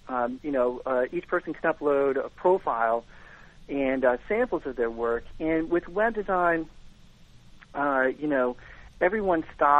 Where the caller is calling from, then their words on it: Florida, United States; I'm calling from sunny South Florida.